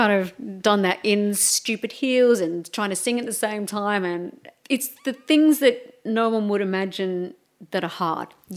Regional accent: Melbourne, Victoria, Australia; I'm from Melbourne.

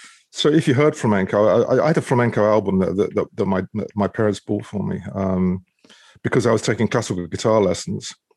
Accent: Scotland, United Kingdom; My father also, we're Scottish. So, we had Scottish dance music.

